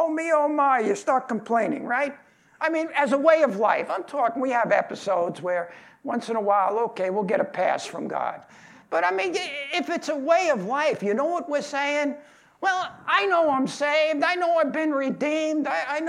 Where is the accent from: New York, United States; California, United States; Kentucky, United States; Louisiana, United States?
New York, United States; Brooklyn; also born or lived in Long Island; You know, I was brought up in Brooklyn and moved to Long Island, and between Long Island and Brooklyn was the Bell Parkway.